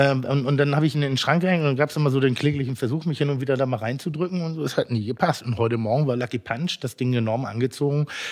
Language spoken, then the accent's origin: German; Pinneberg, Schleswig-Holstein, Germany; also born or lived in Elmshorn; da ich ja eigentlich geborener Pinneberger bin. Andersrum, ich bin geborener Emsorner und in Pinneberg groß geworden.